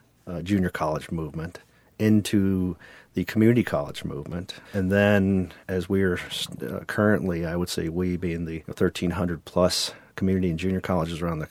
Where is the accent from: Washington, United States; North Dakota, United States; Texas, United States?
Texas, United States; Corpus Christi; I love telling everyone that I grew up on Milo Street and Morgan Avenue.